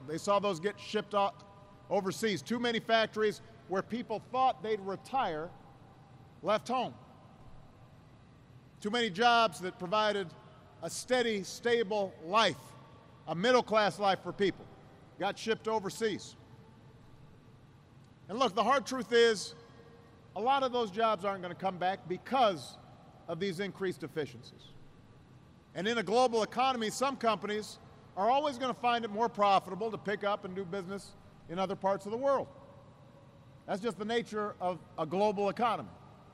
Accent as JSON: {"language": "English", "town": "Chicago", "region": "Illinois", "country": "United States", "said": "I have to mention that just because I'm from Chicago, so I've got to give a few extra props there."}